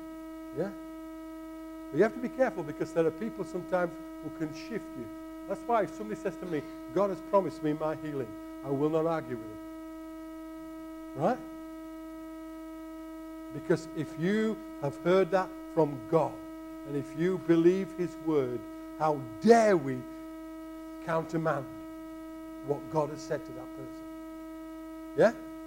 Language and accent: English; Yorkshire and the Humber, United Kingdom; accent: Yorkshire; in my Yorkshire accent